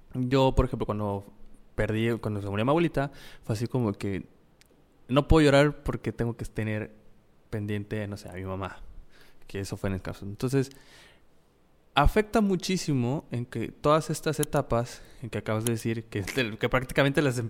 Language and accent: Spanish; Mexico; siendo mexicanos y teniendo esta parte muy arraigada con la muerte